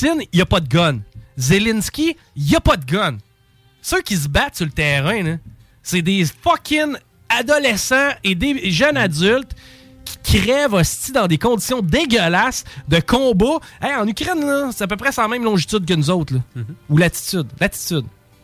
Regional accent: Canada; c'est un conflit dans lequel moi, là, en tant que Canadien, là, je veux dire, je peux pas.

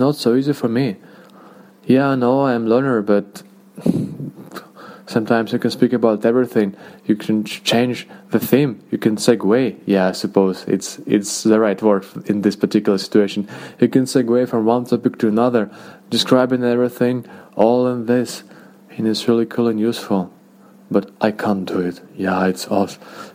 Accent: Russia; English is a second language; I'm from Russia

